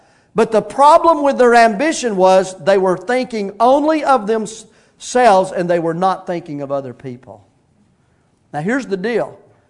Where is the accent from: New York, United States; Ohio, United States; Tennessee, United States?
Tennessee, United States; Soddy-Daisy; Well, by the way, I'm from Soddy Daisy, Tennessee, so Nam Noster wasn't that big of a deal.